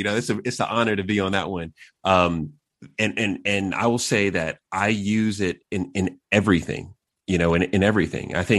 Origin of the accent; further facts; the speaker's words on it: Long Island, New York, United States; You know, I was born in New York, and so grew up in the city, and then we moved out to Long Island, where there were no Black people that lived where we moved